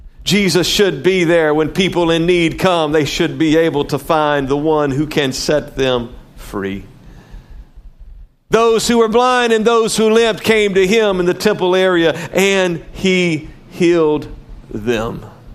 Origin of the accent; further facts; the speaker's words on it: Denham Springs, Louisiana, United States; I heard this story over and over and over growing up in Denham Springs, Louisiana.